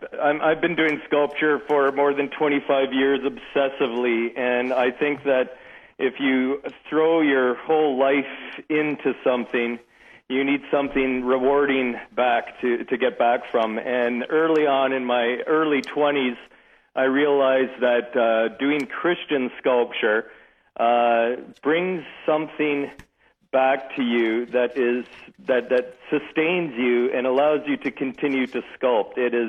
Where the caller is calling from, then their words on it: Waterloo, Ontario, Canada; a smaller studio in Canada near Waterloo, Kitchener-Waterloo area.